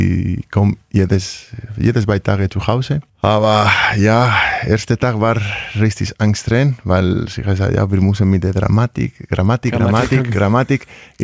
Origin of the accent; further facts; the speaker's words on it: Vitoria, Basque Country, Spain; German is a second language; ich bin aus Vitoria. Das ist ja fast zusammen.